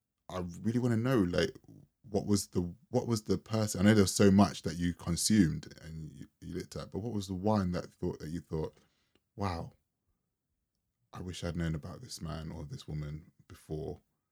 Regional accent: London, United Kingdom; me growing up in London in the 90s and early 2000s

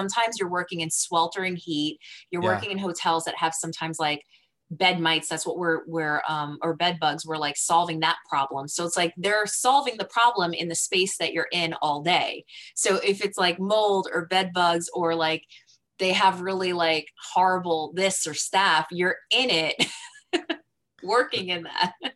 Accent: New Jersey, United States; I'm from New Jersey, metropolitan area.

